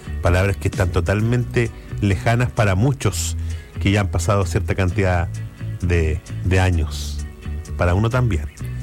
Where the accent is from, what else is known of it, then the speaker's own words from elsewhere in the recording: Chile; Que no comúnmente, reitero, nos afectan a nosotros como chilenos